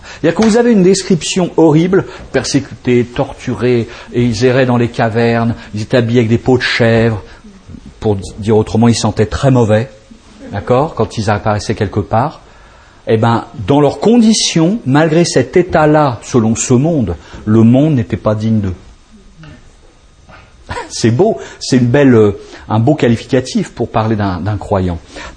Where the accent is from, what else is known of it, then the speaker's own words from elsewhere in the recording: France; born there; Pourquoi je suis né en France ? Bah voilà, Dieu a voulu. Pourquoi je suis né à... Je vis à Paris ?